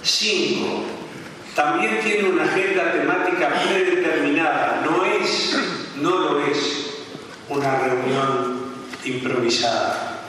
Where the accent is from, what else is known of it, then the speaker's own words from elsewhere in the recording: Uruguay; es una herramienta de trabajo que nos damos como uruguayos para pensar